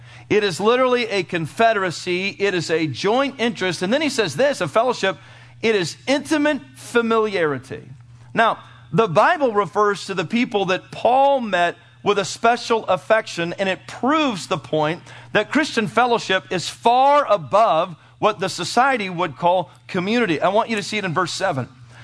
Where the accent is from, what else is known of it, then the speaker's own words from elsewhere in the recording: United States; Because I'm an American and we don't ever say Abba.